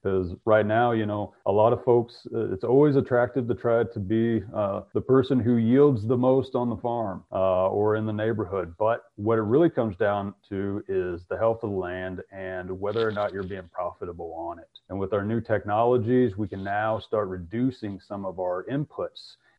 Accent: Arkansas, United States; also born or lived in Iowa; now in North Dakota, United States; I was born and raised in Arkansas. And then as you just mentioned, Abby, I spent a number of years in Iowa doing research and now I'm up in North Dakota.

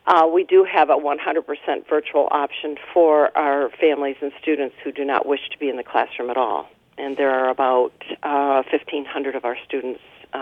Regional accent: Port Huron, Michigan, United States; I grew up in Port Huron. I was educated by the Port Huron Schools

